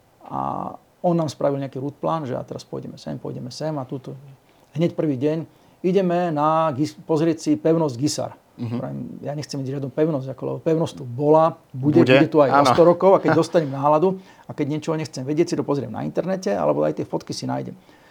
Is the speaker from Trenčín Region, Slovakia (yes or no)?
yes; Prievidza, Trenčín Region, Slovakia; Ja som z Prievidze.